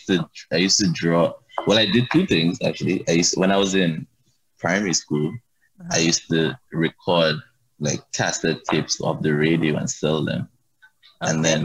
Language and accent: English; Grenada; In Grenada.